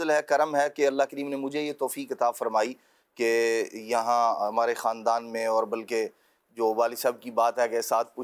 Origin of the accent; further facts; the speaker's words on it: Zahirabad Shaheed, Punjab, Pakistan; وہاڑی جو ہے نا یہ ہمارا ڈسٹرکٹ وہ ہے, ضلع ہے وہاڑی.